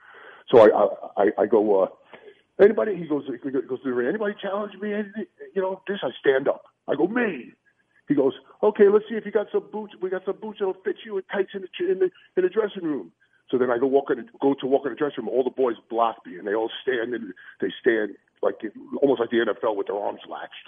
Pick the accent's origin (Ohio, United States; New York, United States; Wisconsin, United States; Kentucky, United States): New York, United States; Brooklyn; I'm from Bensonhurst.